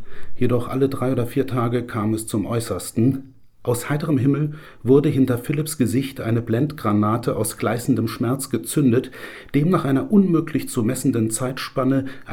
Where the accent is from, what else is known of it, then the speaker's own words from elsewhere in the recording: Neuweiler, Saarland, Germany; Ich bin in Neuweiler aufgewachsen und habe selbst oft am brennenden Berg gespielt.